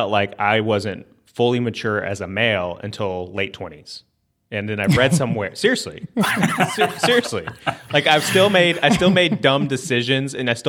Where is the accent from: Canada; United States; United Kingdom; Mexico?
United States; Virginia; If you're where I grew up in Virginia, we didn't get out till like mid-June.